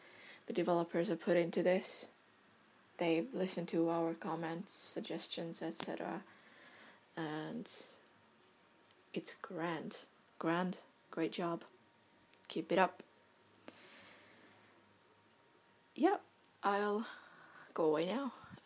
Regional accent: Estonia; English is a second language; I am from Estonia, which is kind of like North Europe. For those of you who don't know, a very small country, not very widely known

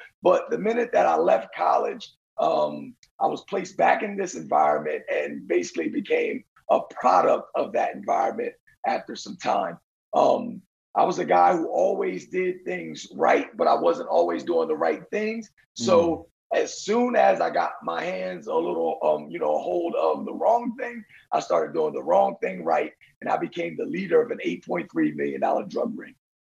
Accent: New Jersey, United States; So, you know, I was a regular kid growing up in New Jersey, doing regular things.

